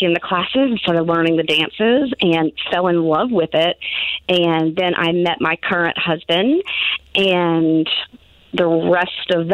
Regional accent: Georgia, United States; Okay, well, when I was a small child growing up in Middle Georgia, every little girl started taking ballet and tap when they were three.

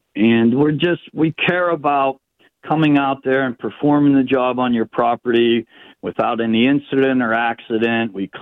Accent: Pittsburgh, Pennsylvania, United States; I'm a Pittsburgher. I was born and raised in Pittsburgh. I've always had a Pittsburgh address. I grew up in Greenfield.

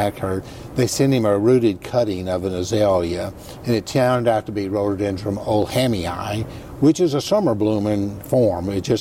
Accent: Louisiana, United States; It's not just because I was from Louisiana.

